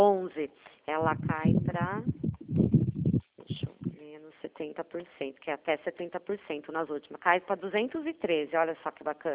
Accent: Itu, São Paulo, Brazil; eu sou daqui de Itu

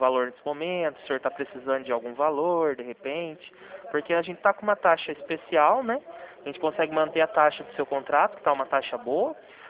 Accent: Itapira, São Paulo, Brazil; eu trabalho aqui no Iguaçu, mas eu sou de Itapira também.

